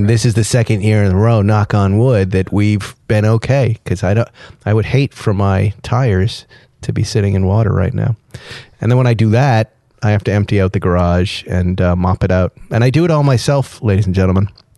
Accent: East Coast, United States; now in California, United States; I grew up on the East Coast. I don't remember one rainstorm that made everything leak.

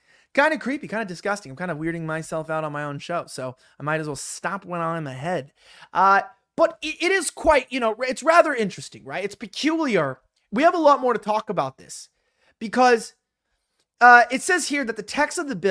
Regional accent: Los Angeles, California, United States; I'm from Los Angeles.

